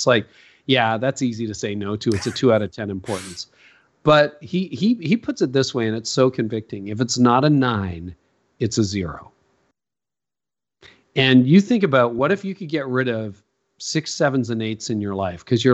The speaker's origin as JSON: {"language": "English", "country": "Canada", "said": "I'm a Canadian, so, you know, Canadians are known for being nice."}